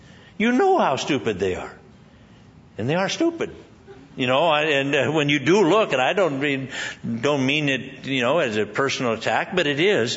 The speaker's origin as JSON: {"language": "English", "region": "Scotland", "country": "United Kingdom", "said": "because I'm Scottish"}